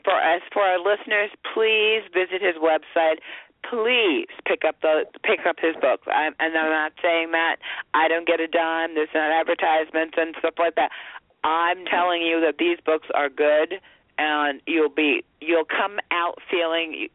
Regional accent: Northeast, United States; We're going, we're from the Northeast. This is what's called sleeping weather in our part of the country.

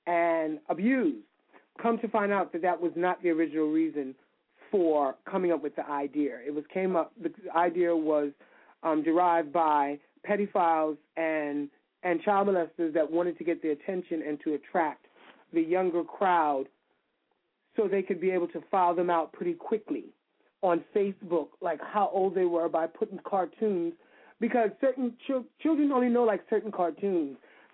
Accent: Brooklyn, New York, United States; because we're both from Brooklyn, so I'm sure we'll find each other.

